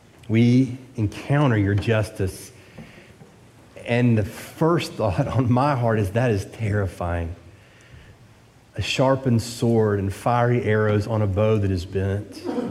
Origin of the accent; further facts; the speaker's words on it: the South, United States; accent: southern; When I was in high school, I spent a year in Pennsylvania, and with my southern accent, I stood out in Pennsylvania. So people knew I wasn't from local